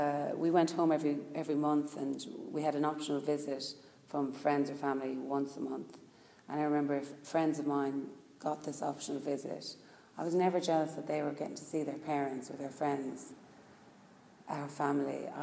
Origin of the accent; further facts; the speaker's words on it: Ireland; Growing up in Ireland, pretty much everyone is Catholic